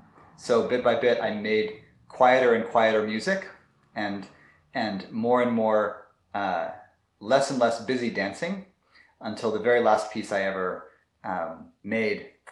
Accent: California, United States; I grew up here in California in the Bay Area, in a very liberal and progressive place.

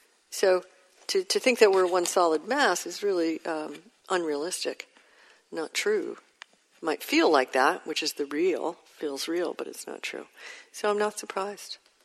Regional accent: New York, United States; I still have a little edge, you know, but I come from New York.

